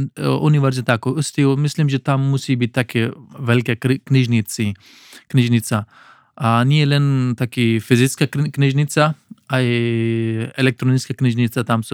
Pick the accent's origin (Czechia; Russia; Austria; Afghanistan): Afghanistan; Slovak is a second language; now in Slovakia; Ja som z Afganistan, tak pri mňa paštu a potom persky alebo dari, to hovoríme.